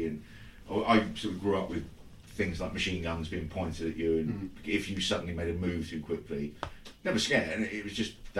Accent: Aldershot, South East England, United Kingdom; growing up in Aldershot, a lot of pubs were army.

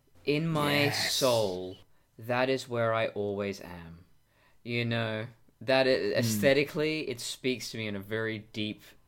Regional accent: Australia; we're Australian; we can't fucking help it.

